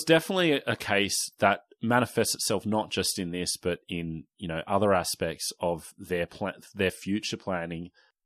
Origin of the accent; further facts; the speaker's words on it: Newtown, New South Wales, Australia; I grew up in Newtown, and it was something I wrestled with, like, growing up, like, not having that club.